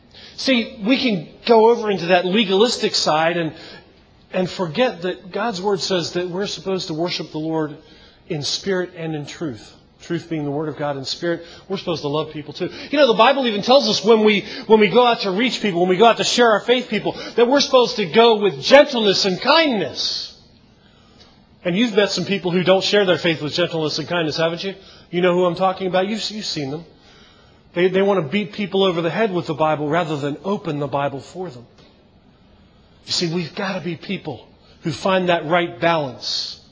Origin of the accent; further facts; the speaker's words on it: Maryland, United States; I grew up in Maryland, and I've been back there for years, but I have a cousin who lives there.